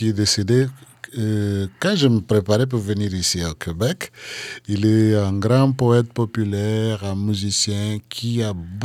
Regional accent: Bolama, Guinea-Bissau; je suis né à Boulama et lui, il est de Boulama. Et je suis grandi en écoutant ses chansons depuis mon enfance.

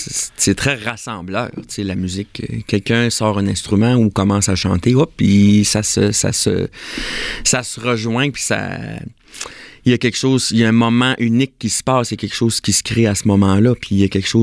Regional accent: Quebec, Canada; accent: Lac-Saint-Jean; Puis moi, j'ai toujours dit que je venais du Saguenay-Lac-Saint-Jean, puis c'est ça, la région.

